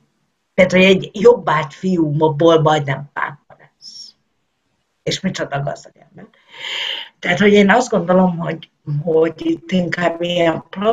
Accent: Transdanubia, Hungary; én magam Dunántúli vagyok.

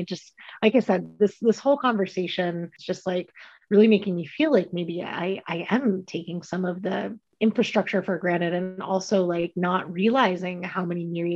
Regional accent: California, United States; now in Finland; growing up in California, like, yeah, there's dirt roads like in parks

